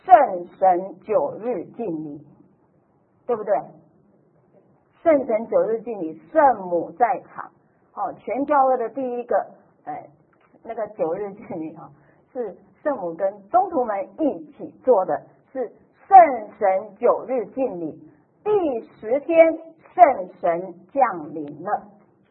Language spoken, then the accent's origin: Chinese; Taiwan; 所以我们台湾人都经过了这个风的袭击哈